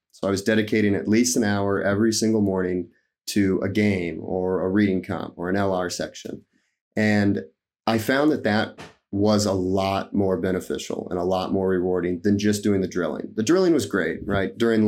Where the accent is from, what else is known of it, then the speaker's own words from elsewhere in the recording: Nebraska, United States; And I'm from Nebraska. And so I applied to University of Nebraska-Lincoln and Creighton, which is in Omaha.